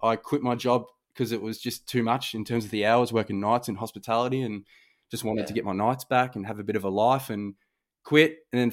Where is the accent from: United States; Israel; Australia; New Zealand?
Australia; Jacana, Victoria; growing up in Jacana, Broadmeadows, and I didn't really see much of the world